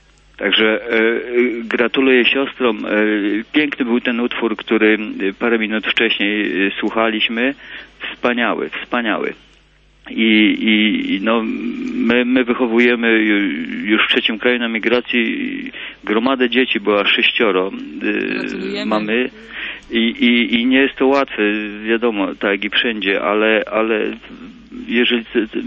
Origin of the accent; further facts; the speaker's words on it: southern Poland, Poland; moved away; Ja pochodzę z południa Polski